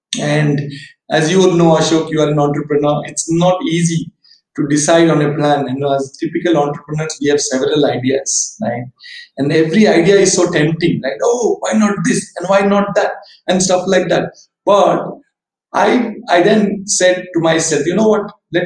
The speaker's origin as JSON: {"language": "English", "region": "Odisha", "country": "India", "said": "And I did my engineering in Odisha Engineering College. I'm from Odisha. So, this college is in Bhubaneswar."}